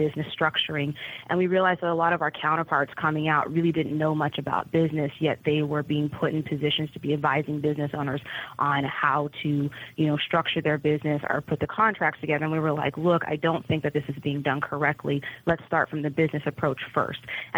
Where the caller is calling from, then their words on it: Chicago, Illinois, United States; I am calling from Chicago, Illinois.